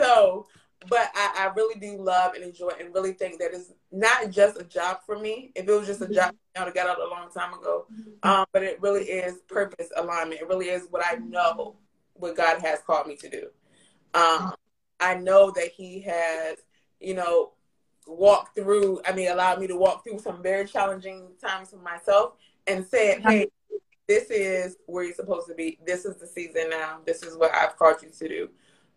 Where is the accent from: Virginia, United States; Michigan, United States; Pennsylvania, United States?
Virginia, United States; but I am from the Hampton Roads area. I live in Norfolk, Virginia.